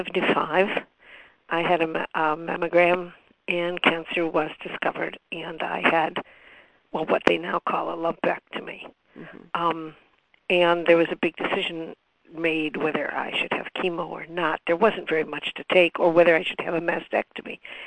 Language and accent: English; Cleveland, Ohio, United States; I come from Cleveland.